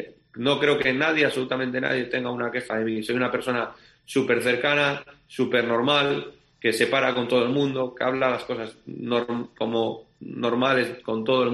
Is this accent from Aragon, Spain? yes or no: no; Asturias, Spain; soy asturiano, vengo de fuera